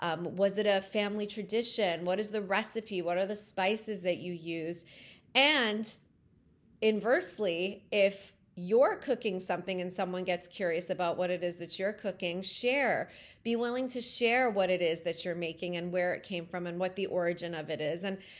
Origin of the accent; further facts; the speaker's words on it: Toronto, Ontario, Canada; moved away as an adult; also born or lived in Iran; I was born in Iran, I grew up in Canada. Left Canada at 24 when I met my husband, my now husband, and had to make a decision because he was from New York, he was American, I was from Toronto, Canadian